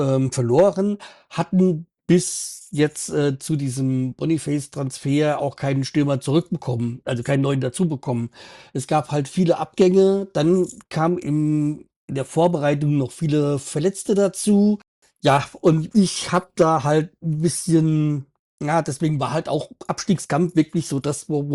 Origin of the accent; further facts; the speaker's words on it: Hanau, Hesse, Germany; Das hängt nämlich mit meiner Heimatstadt zusammen. Und zwar komme ich aus Hanau, das ist bei Frankfurt am Main und die Geburtsstadt auch von Rudi Völler.